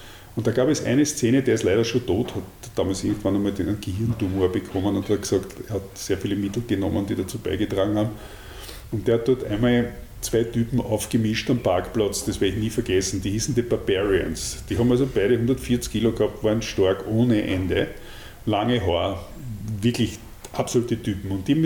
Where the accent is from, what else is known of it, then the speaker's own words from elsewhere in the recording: Austria; weil das natürlich als Österreicher das Vorbild war